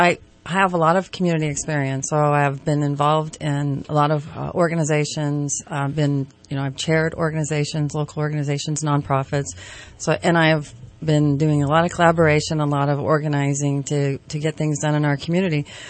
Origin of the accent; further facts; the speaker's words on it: Reading, Pennsylvania, United States; I'm born and raised in Reading. So I have a lot of experience here in Reading